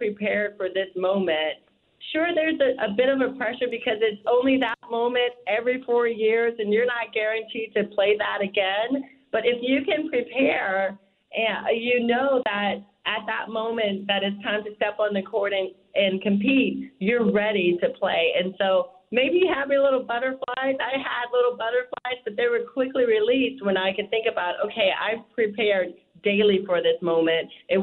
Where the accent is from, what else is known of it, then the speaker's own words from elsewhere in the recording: Baton Rouge, Louisiana, United States; Well, I'm from Baton Rouge.